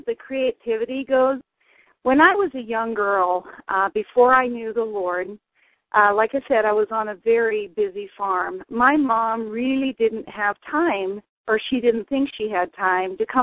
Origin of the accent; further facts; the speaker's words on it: Wheatland, Wyoming, United States; now in Colorado Springs, United States; I am from Colorado Springs. At present, I grew up in Wheatland, Wyoming, on a very busy farm